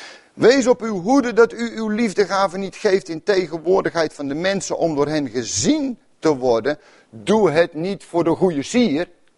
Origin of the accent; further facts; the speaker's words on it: Netherlands; In Nederland is geld, denk ik dan, hè, maar wij zijn Nederlanders, echt moeilijk ding.